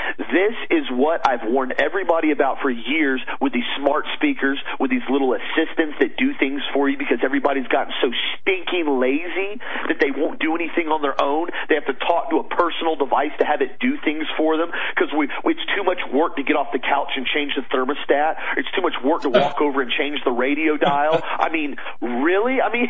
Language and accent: English; United States; that embarrasses me as an American